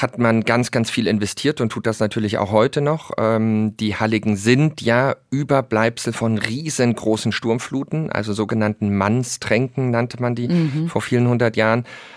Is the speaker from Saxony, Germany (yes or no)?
yes; Dresden, Saxony, Germany; born there; Das stimmt, auch wenn man es nicht hört.